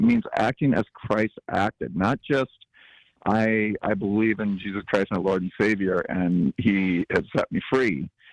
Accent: Wisconsin, United States; So, sir, I grew up in Wisconsin, a small town of 2,000 people, and we went to gun safety class.

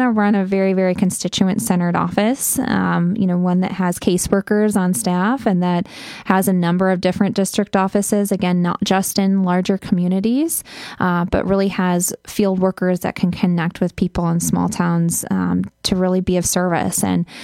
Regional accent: Eau Claire, Wisconsin, United States; I live in Eau Claire. Eau Claire is my hometown.

